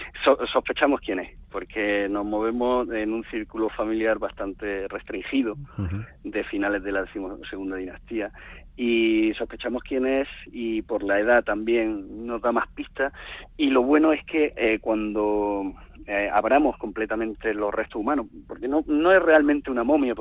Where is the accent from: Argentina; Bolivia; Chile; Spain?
Spain; Somos 20 investigadores españoles